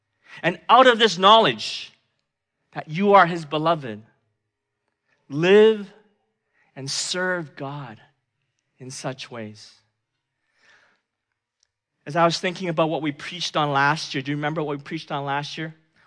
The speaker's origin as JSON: {"language": "English", "country": "Hong Kong", "tie": "born or raised there", "said": "I grew up in Hong Kong and they didn't, you know, wean you on sports early on in your life."}